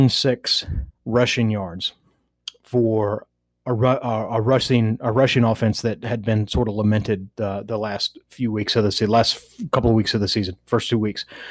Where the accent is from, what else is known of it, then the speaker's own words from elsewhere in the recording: Nashville, Tennessee, United States; And he he played in Nashville. So, and I'm from Nashville.